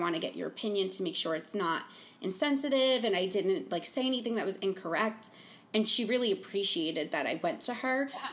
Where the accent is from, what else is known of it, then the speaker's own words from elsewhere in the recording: New Jersey, United States; now in Manhattan, United States; I grew up in New Jersey, very Italian, everyone's white, yeah, like in, yeah, the town that I came from. But through living in Manhattan for the past 7 years